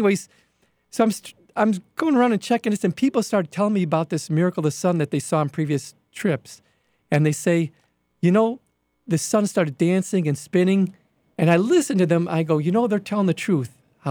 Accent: Chicago, Illinois, United States; hey, Mary … I'm here from Chicago.

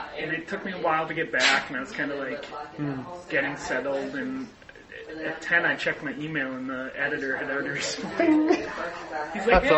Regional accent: Northborough, Massachusetts, United States; So just the 2-minute version of my story is I grew up in Northboro.

